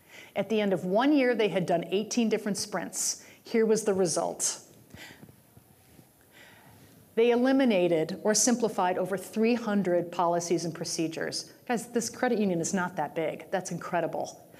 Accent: Michigan, United States; and this is the Midwesterner in me, I'm from Michigan. Yay, Midwest

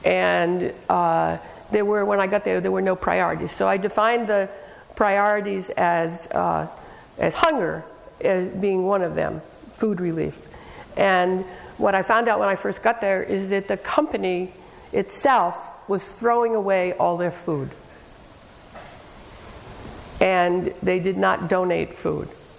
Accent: Northeast, United States; So they were very suspicious of me. Because I was from the Northeast, I was a Yankee and a communist, basically.

